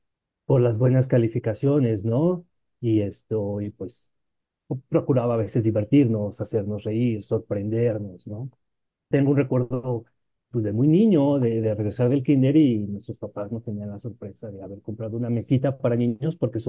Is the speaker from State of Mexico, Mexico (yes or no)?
yes; Chimalhuacán, State of Mexico, Mexico; Entonces yo crecí en el municipio de Chimalhuacán y me salí de mi casa a los 25, 26 años, ¿no? Finalmente. Y bueno, pues hasta ahorita tengo 33.